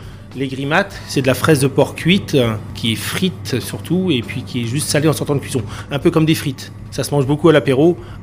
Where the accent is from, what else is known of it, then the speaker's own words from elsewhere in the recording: Saint-Gervais, Pays de la Loire, France; je suis originaire de Saint-Gervais. On a travaillé pendant, je dirais, une dizaine d'années avant, à droite à gauche, en Vendée. Et puis en 2000, on a décidé de s'installer avec Valérie sur la Vendée.